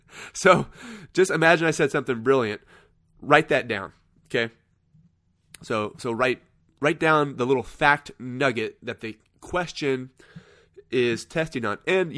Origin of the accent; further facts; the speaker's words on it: Kansas, United States; I think I said tractor because I'm from Kansas.